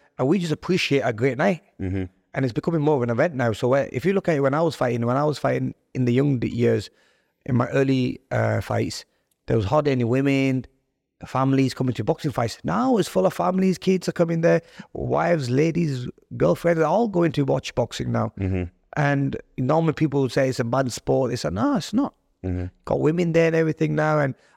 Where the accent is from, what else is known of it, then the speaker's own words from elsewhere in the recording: United Kingdom; because I'm a Muslim, I'm a Pakistani, and I'm a young lad, so they probably thought, who's this young Asian, British Pakistani kid.